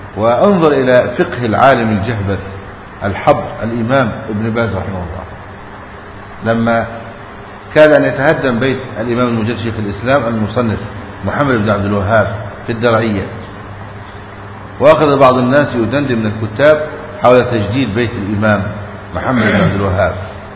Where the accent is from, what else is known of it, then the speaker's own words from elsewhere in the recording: Egypt; ماذا لو حدث عندنا في مصر هذا؟